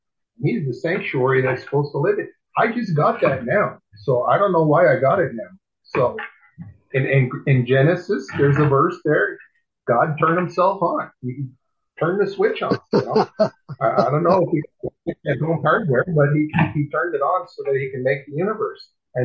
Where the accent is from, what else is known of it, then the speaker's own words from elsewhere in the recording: the South, United States; accent: southern; pardon me, but I'll do a little bit of my southern accent.